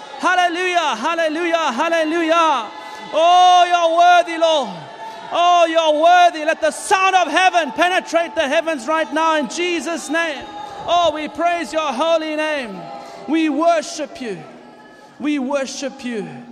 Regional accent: Frankfurt, Hesse, Germany; I mean, Frankfurt, and we come from Frankfurt, but, you know, Frankfurt is still a provincial town compared to this, you know.

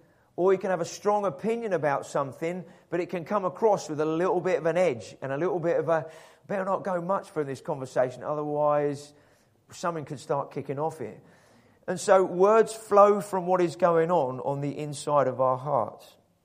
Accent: Scotland, United Kingdom; I don't particularly think of myself as just Scottish, independent, separate from England.

